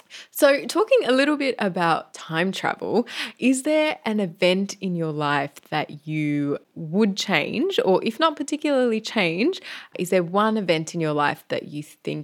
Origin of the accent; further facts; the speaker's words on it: Denmark; I'm from Denmark